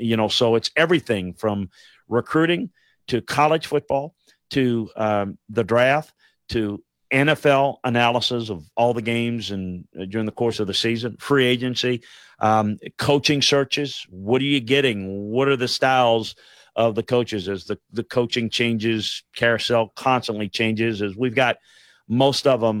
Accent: Louisiana, United States; But growing up in South Louisiana, I saw the impact that he had

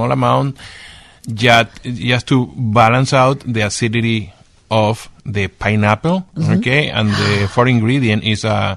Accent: Venezuela; Venezuela.

